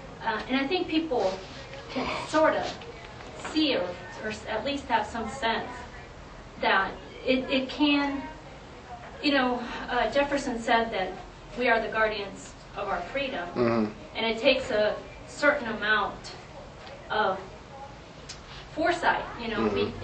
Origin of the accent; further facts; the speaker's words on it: Panama; I grew up in Manuel Noriega's Panama.